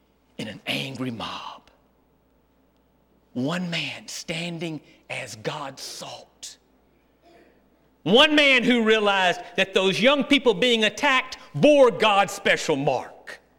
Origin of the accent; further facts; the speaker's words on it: Montgomery, Alabama, United States; In my hometown, Montgomery, Alabama, 1961, long before y'all were born